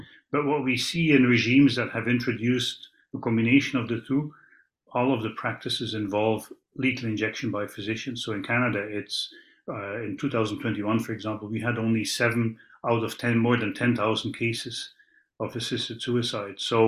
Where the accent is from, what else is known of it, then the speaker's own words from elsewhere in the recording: Belgium; first language Dutch; English is a second language; I'm originally from Belgium, Dutch-speaking